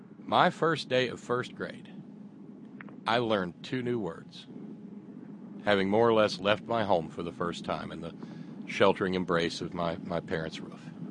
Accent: Alabama, United States; yeah, I was born and raised in the South. And I was born and raised by two parents who wanted nothing to do with that hateful epithet

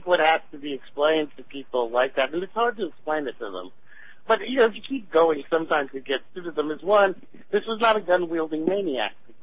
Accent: New York, United States; I mean, you know, I'm a New Yorker. I've spent most of my life in New York

